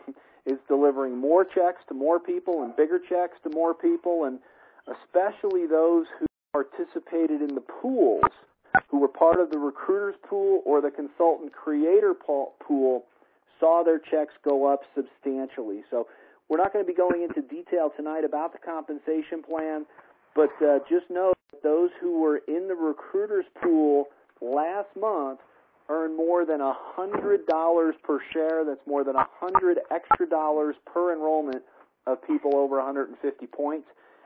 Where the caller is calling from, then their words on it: Colorado, United States; I'm calling in from Colorado.